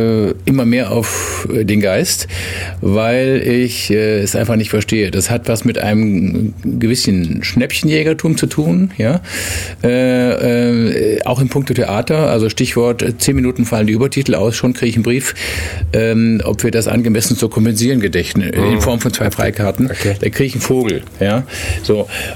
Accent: Nürtingen, Baden-Württemberg, Germany; now in Ulm, Germany; Ich habe in Ulm nicht gelebt, aber ich bin ja im Kreis Nürtingen aufgewachsen.

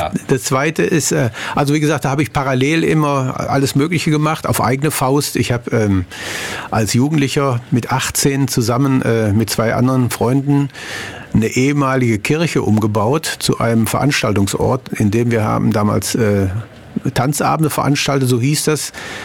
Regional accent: North Rhine-Westphalia, Germany; ich komme aus dem Ruhrgebiet, wie man vielleicht ein bisschen hört.

